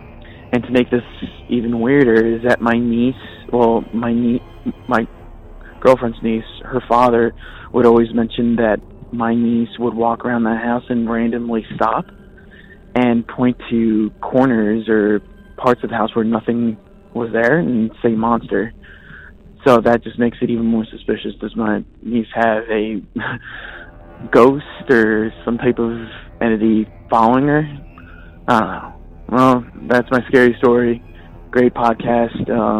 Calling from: Redondo Beach, California, United States; I'm calling from Redondo Beach.

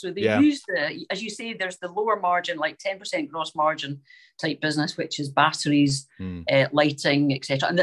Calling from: Scotland, United Kingdom; And I'm speaking from Scotland, and they're pretty much on every high street in Scotland

